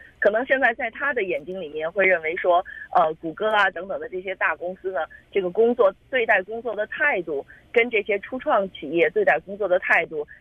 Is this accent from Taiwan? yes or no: no; China; 这也很符合我们中国人的一句老话，是不是？